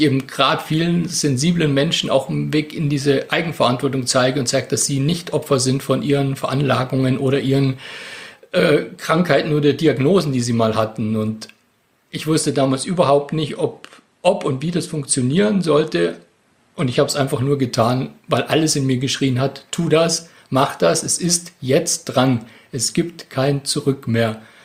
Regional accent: Kempten, Bavaria, Germany; ich komme nämlich aus Kempten im Allgäu. Wir sind ungefähr 600 Kilometer voneinander entfernt.

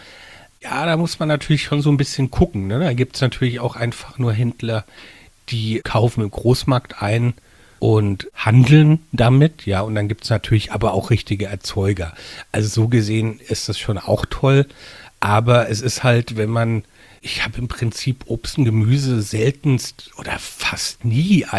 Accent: Rhineland-Palatinate, Germany; weil vom Grundsatz bin ich ja ein Landei. Also ich bin ja auf dem Land in einem Weinort geboren und habe auch lustigerweise mal ganz kurz für ein halbes Jahr, aber wirklich noch nie direkt in Mainz gewohnt, aber immer an der Mainzer Grenze. Ich bin ja auch in Mainz zur Schule gegangen

